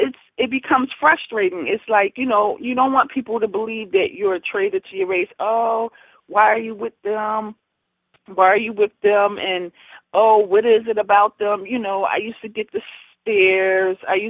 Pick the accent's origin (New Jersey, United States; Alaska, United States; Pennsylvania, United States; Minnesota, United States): Pennsylvania, United States; Philadelphia; I grew up in West Philadelphia, lived in South Philadelphia, West Philadelphia, you know, a majority of my life.